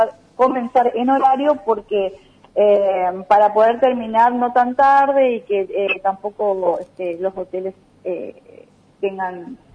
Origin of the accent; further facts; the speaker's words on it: Corrientes, Argentina; soy correntina y siempre me llegan imágenes de los carnavales de Corrientes, por mis amistades